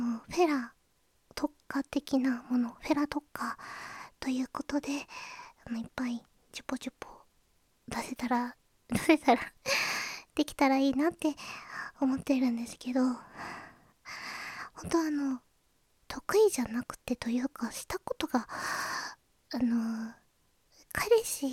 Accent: Kansai, Japan; 出身地は関西です。

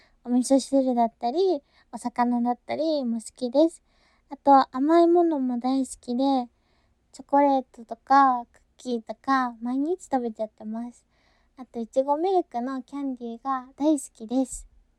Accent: Yokohama, Kanagawa, Japan; 生まれた場所、出身地は、横浜ですね。神奈川県横浜市で生まれ育ちました。

